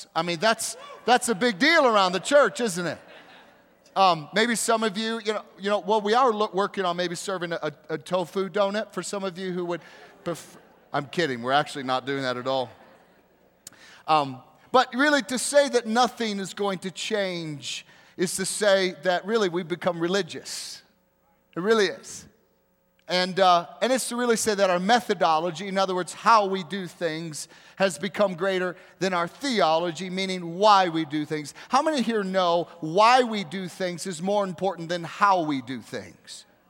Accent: the South, United States; Maybe some of you, because you know I grew up in the South, you're thinking, are we going to start handling snakes here in the service or something?

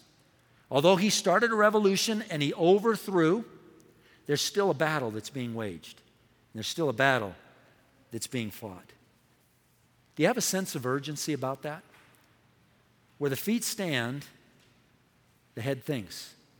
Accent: California, United States; I grew up in Southern California

